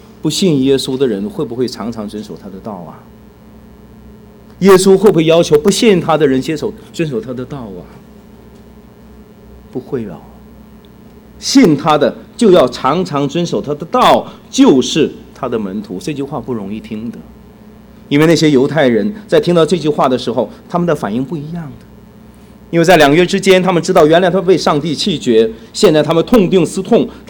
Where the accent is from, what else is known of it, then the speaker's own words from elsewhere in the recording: China; 你看我原来是信佛的，我是中国人，我现在信了耶稣